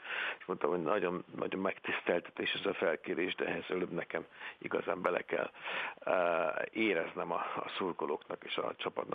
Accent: Budapest, Hungary; én Budapesten születtem, én egy pesti srác vagyok

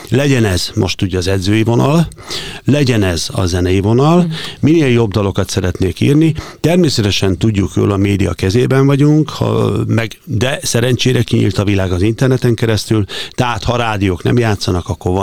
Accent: Gyula, Békés, Hungary; mikor gyerekként ugye kerestem a helyemet Gyulán, ahol én felnőttem

